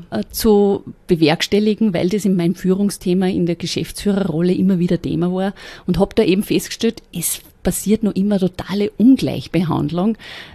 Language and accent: German; Austria